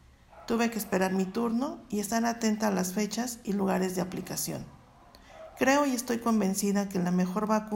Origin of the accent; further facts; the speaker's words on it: Morelos, Mexico; de Morelos.